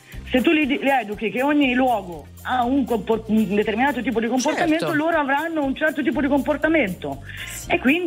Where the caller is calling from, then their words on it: Arezzo, Tuscany, Italy; Ciao, è Arezzo.